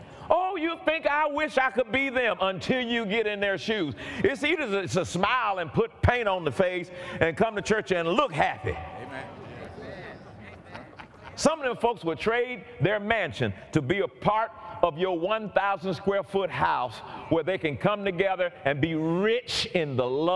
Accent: College Park, United States; I came from College Park. We stay to ourselves. We stay in a house. We stay on our street.

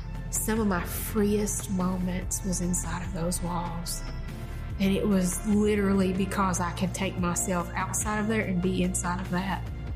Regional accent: Kentucky, United States; I'm from Eastern Kentucky. I grew up in a small family.

